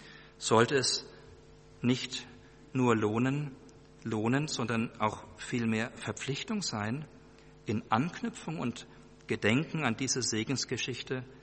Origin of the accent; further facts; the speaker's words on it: Germany; So wenig wie wir als Deutsche aus unserer Geschichte austreten können, so sehr wir uns auch für die Gräuel des Nationalsozialismus schämen mögen